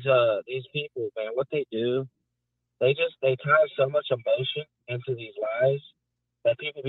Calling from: Arkansas, United States; from Arkansas.

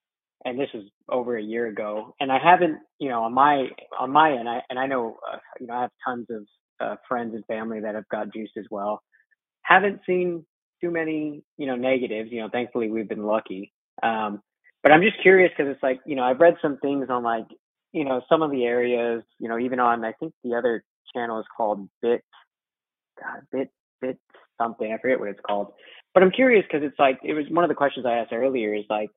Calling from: Texas, United States; Hey there, I'm calling from Texas.

